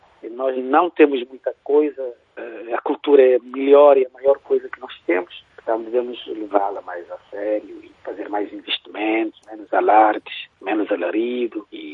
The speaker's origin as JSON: {"language": "Portuguese", "country": "Cape Verde", "said": "como nós todos, como cabo-verdianos que somos"}